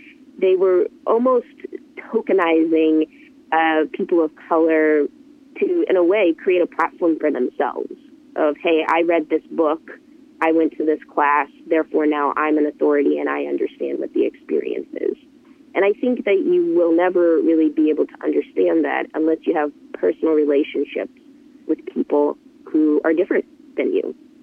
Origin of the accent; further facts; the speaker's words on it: Miami, Florida, United States; now in Seattle, United States; Seattle, and I've been here for 14 years now, but I am from Miami and I was born in kind of a minority inner city part of Miami.